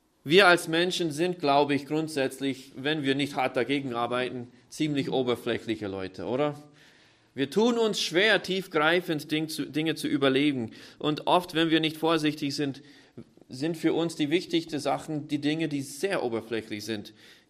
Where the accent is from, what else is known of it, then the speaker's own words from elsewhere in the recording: United States; German is a second language; also born or lived in Vienna; now in Austria; Lebe jetzt schon mittlerweile länger in Österreich, als ich jemals in den Vereinigten Staaten gelebt habe.